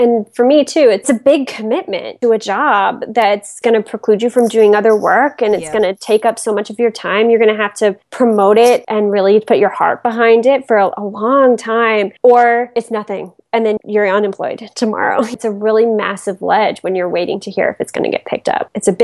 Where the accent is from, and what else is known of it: Atlanta, Georgia, United States